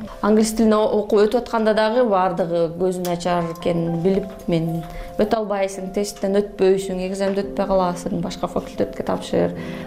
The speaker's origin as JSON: {"language": "Kyrgyz", "region": "Issyk-Kul Region", "country": "Kyrgyzstan", "tie": "born or raised there", "said": "Мен өзүм негизи көлдө төрөлүп өскөм, жети өгүз районунда."}